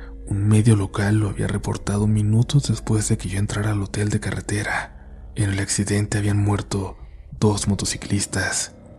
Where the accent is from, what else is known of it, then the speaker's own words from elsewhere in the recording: Colombia; now in Bogotá, Colombia; tengo 30 años. Soy de Colombia. Nací en una ciudad pequeña, pero desde hace 13 años vivo en Bogotá.